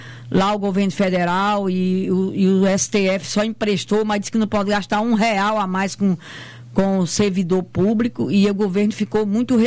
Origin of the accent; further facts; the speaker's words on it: Patu, Rio Grande do Norte, Brazil; não sou de Mossoró, né? Sou de Patu, mas não moro lá.